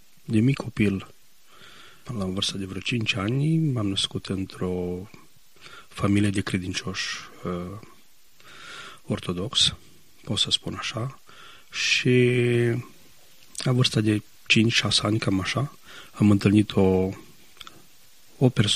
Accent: Orțișoara, Timiș County, Romania; also born or lived in Maramureș; am ajuns la școală la Orțișoara, deci m-am născut în Maramureș, în lângă Sighetul Mărmației, și am făcut aici liceul și profesionala.

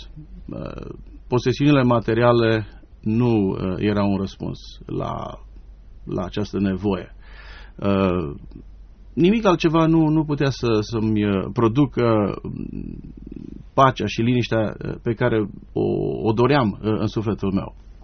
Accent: Romania; now in United States; Cu familia împreună, în 79 am plecat din România

